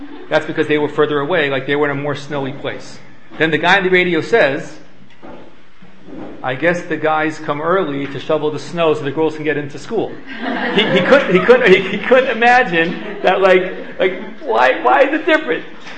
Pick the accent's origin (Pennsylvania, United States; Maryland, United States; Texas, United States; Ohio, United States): Maryland, United States; Silver Spring; So I grew up in Silver Spring, Maryland. That's right near Washington, D.C.